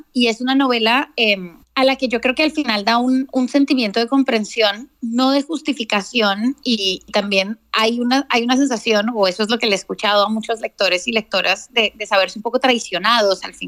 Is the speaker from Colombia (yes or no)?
yes; Colombia; Y eso para mí como escritora fue como escritora y como colombiana fue muy emocionante y fue muy especial.